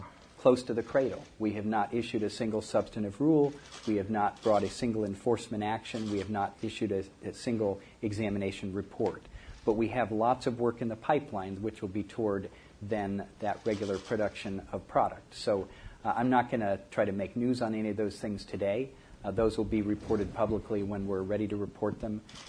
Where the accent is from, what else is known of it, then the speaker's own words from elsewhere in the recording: Columbus, Ohio, United States; You might want to dramatize that by saying that I grew up and lived near Columbus, Ohio as well.